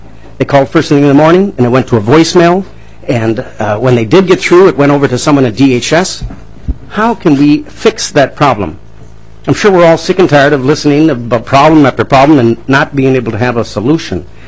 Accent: Watertown, United States; a friend of mine in Watertown, my hometown, that I grew up in, called and said

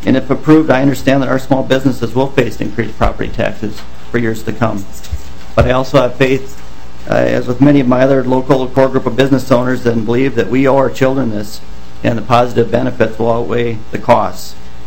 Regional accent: Rushford, Minnesota, United States; I was born and raised in Rushford, graduated from Rushford High School

